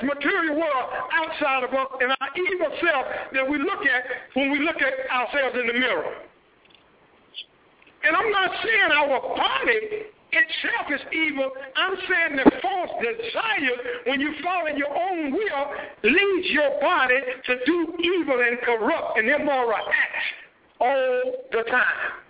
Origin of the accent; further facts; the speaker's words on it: the South, United States; I was raised in the South, around a lot of farms and fruit trees and all that good fruits and vegetables.